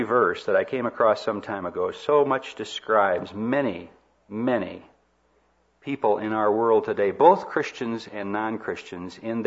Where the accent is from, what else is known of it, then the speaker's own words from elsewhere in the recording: Peoria, Illinois, United States; also born or lived in Rushville, United States; And Peoria was my hometown. I was born in a little town downriver from there called Rushville, Illinois. Anybody know where Rushville, Illinois is?